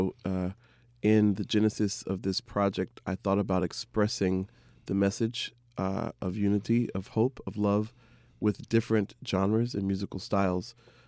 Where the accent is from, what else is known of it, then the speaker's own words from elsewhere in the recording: Georgia, United States; I may pull out a song in the Atlanta area, since I'm from Georgia, that I know is popular in that region because I was born in that region